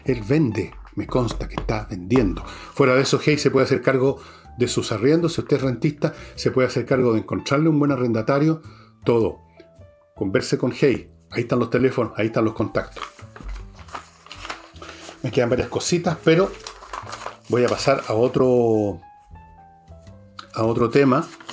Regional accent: Chile; En eso somos los chilenos, tenemos ese mérito

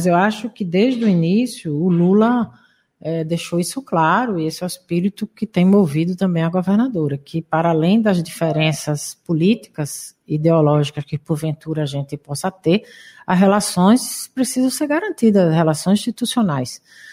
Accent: Recife, Pernambuco, Brazil; born there; also born or lived in Olinda; Eu sou olindense, quer dizer, eu nasci no Recife

